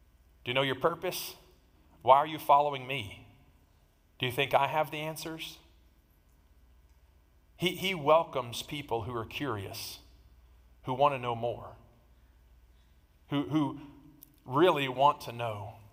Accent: Texas, United States; But we're Texan, so we'll say Cephas, okay?

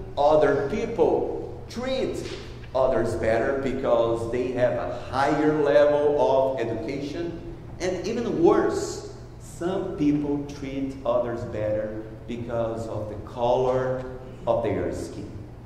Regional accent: Paraíba, Brazil; moved away; So this is the state of Paraíba. And then I moved to Minas Gerais. And as I adjusted my accent, it worked for a while.

